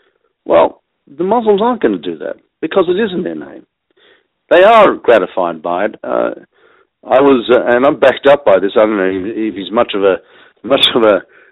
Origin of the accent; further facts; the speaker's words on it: Australia; As you know, I'm an Australian, and I saw Sydney undergo an attack unlike it's ever seen before.